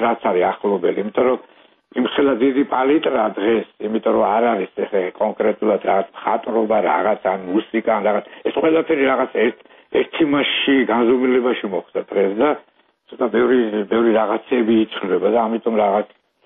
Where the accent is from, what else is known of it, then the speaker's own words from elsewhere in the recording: Tsinandali, Kakheti, Georgia; მე ბავშვობა წელი კახეთში მაგ გატარებული და ჩემი იყო წინანდლი და წელი ჩემი ბავშვობა წინანდალში მაგ გატარებული